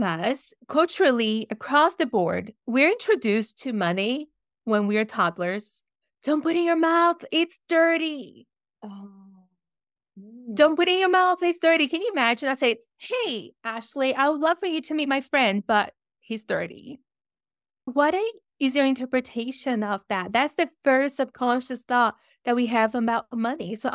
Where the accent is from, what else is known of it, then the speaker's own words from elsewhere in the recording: Brazil; English is a second language; I am from Brazil. You're going to hear my accent here.